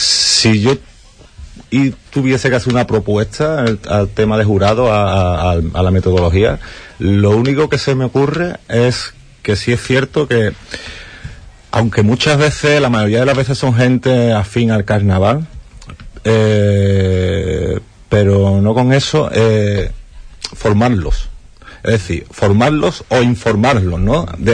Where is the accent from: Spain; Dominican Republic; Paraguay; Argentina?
Spain; Punta Umbría, Andalusia; tanto en Huelva como yo en Punta Umbría, de donde soy, ¿no? Donde he estado siempre.